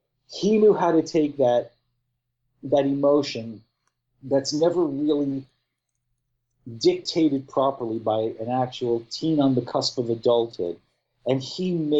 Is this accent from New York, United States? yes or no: yes; New York, United States; He's from New York. We're from New York. We've lived with this fucking guy for over 30-plus years.